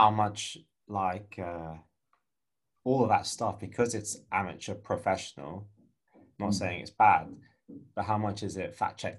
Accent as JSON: {"language": "English", "region": "England", "country": "United Kingdom", "tie": "born there", "said": "I was born in England."}